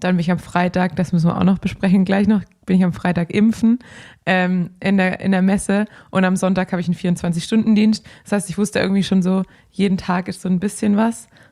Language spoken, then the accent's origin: German; Hanover, Lower Saxony, Germany